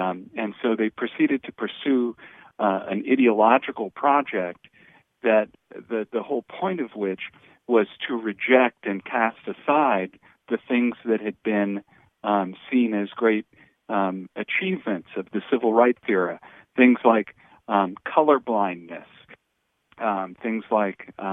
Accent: Phoenix, Arizona, United States; moved away as an adult; now in Washington, United States; I'm from Phoenix, Arizona, originally. So I'm a fellow Westerner and moved out to some 30 years ago to Washington, D.C. to be a political writer.

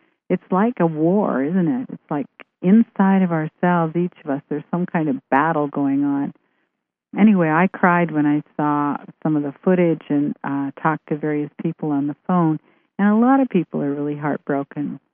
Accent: Vancouver, British Columbia, Canada; we live just a short distance from Vancouver. It's my hometown.

